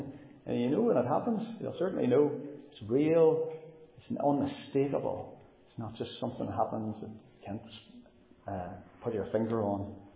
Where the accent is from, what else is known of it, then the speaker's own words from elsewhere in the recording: Cookstown, Northern Ireland, United Kingdom; I grew up in Cookstown. My parents were both saved folks.